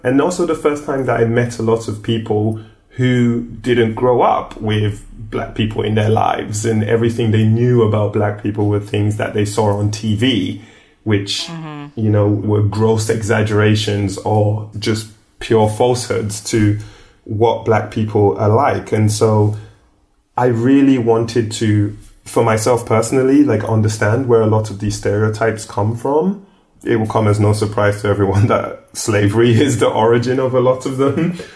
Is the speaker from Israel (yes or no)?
no; London, United Kingdom; also born or lived in Nigeria; growing up in London and then living in Nigeria, even though I faced racism in the UK, and then when I lived in Nigeria, there was a little bit of discrimination because of my accent and my background